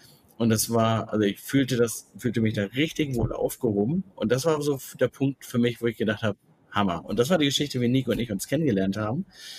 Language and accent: German; Germany; ich bin Deutscher